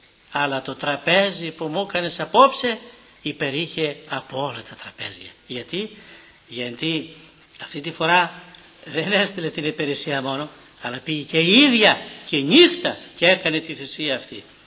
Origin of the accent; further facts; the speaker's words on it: Agrinio, Western Greece, Greece; Αυτή η ίδια γυναίκα στα μέρη μας εκεί στο Αγρίνιο απ' έξω ήταν από τις πιο πλούσιες οικογένειες.